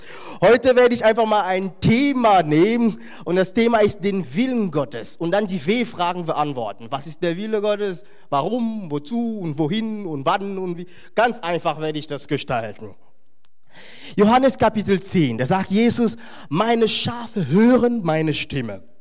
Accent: Brensbach, Hesse, Germany; Ich komme aus der Nähe von Frankfurt. Das ist in Odenwald, in Brenzbach, für die, die sich dann auskennen.

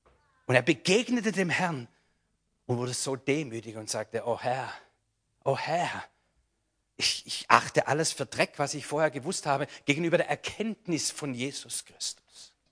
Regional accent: Baden-Württemberg, Germany; Nun, ich bin Schwabe.

